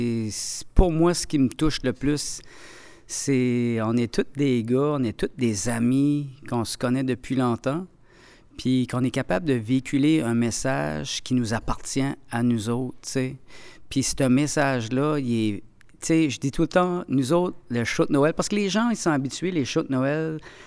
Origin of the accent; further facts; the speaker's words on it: Tracadie, New Brunswick, Canada; Moi, je viens de Tracadie, mais on n'a jamais vendu autant de billets.